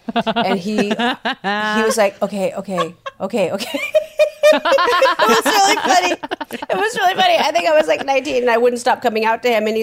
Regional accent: San Francisco, California, United States; I grew up in San Francisco. My parents owned a gay bookstore.

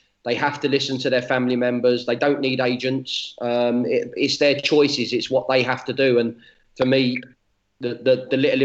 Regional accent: London, United Kingdom; A dream come true. Like, obviously, my hometown.

